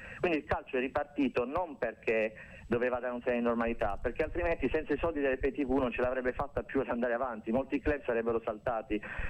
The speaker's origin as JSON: {"language": "Italian", "town": "Bari", "region": "Apulia", "country": "Italy", "tie": "born there", "said": "Io sono nato a Bari e tifo per il Bari, lo stadio della mia città è uno stadio da 40.000 posti."}